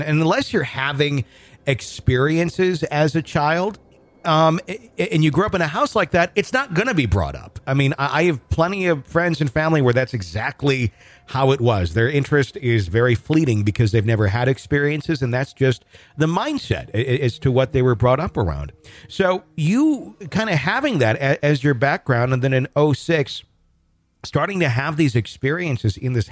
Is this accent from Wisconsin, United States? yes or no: yes; Fond du Lac, Wisconsin, United States; also born or lived in Oshkosh; now in Fayetteville, United States; because I grew up in Fond du Lac. I lived in Oshkosh for years, worked in radio there years ago. I'm in Fayetteville, Arkansas these days, but grew up in the Fox Cities.